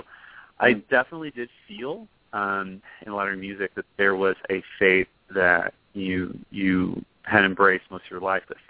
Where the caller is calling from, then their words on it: Indianapolis, Indiana, United States; I'm calling from Indianapolis.